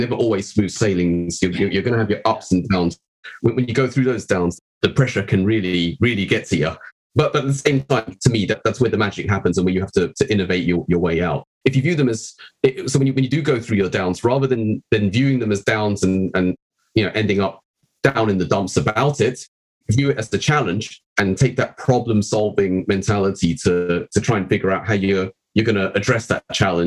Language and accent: English; Tottenham, London, United Kingdom; And I grew up in Tottenham, right?